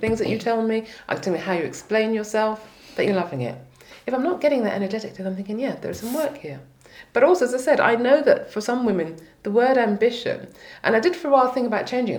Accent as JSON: {"language": "English", "region": "England", "country": "United Kingdom", "accent": "English", "said": "maybe my English accent might give me a chance there."}